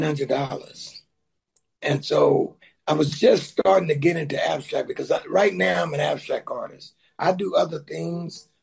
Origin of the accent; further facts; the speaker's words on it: Dallas, Texas, United States; So, you growing up in Dallas at the time in the 70s, if you made $500 a month, that was a good salary.